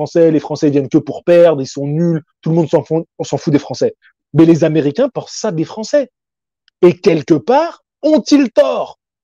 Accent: France; Moi, j'ai pas envie de critiquer mon propre pays. Moi, j'aime la France de ouf.

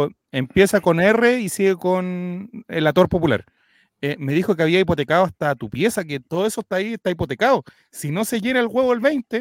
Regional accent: Coyhaique, Aysén, Chile; De Coyhaique.

